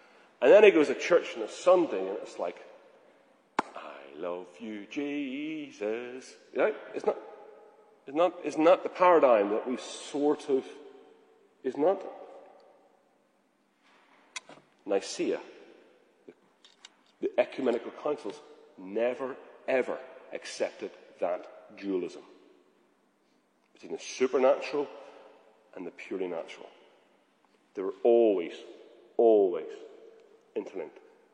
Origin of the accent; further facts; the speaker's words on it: Belfast, Northern Ireland, United Kingdom; I mean, I'm from Belfast.